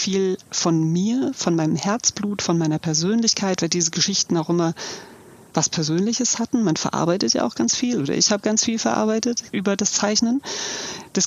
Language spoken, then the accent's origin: German; Düsseldorf, North Rhine-Westphalia, Germany; Und dann bin ich geboren und aufgewachsen in Düsseldorf